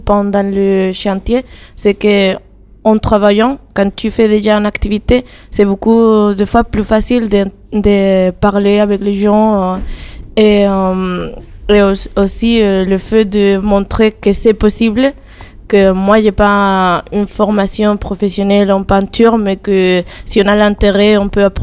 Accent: Spain; French is a second language; moved away as an adult; now in Saint-Pierre-des-Corps, France; Donc moi, je suis espagnole. Et oui, à la base, je suis architecte

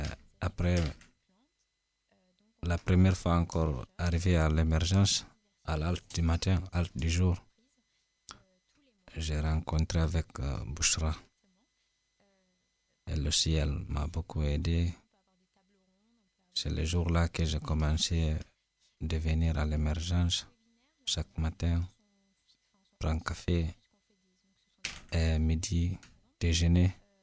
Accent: Guinea; moved away as an adult; now in Tours, France; Je suis guinéen, Guinée-Conakry. Je suis arrivé en France, ça fait 10 mois, 11 mois comme ça, le 1er juillet 2021. Je suis arrivé directement à Tours ici, par hasard.

